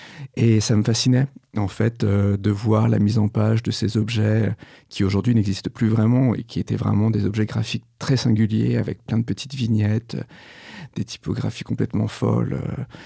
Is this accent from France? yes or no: yes; Grand Est, France; born there; Alors effectivement, je suis né en Lorraine et j'aime beaucoup dire que je suis né à la frontière de plusieurs pays et de plusieurs périodes, puisque je suis né à une semaine des années 80, le dernier Noël de la décennie 70.